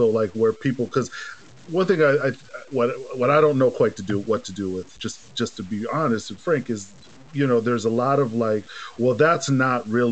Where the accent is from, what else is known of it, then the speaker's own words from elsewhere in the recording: St. Paul, Minnesota, United States; I'm from St. Paul, Minnesota, so Twin Cities. Mm-hmm. That's where I'm from originally. So also Midwest. I got family in Milwaukee, Tracy. My dad's from Milwaukee. But grew up in St. Paul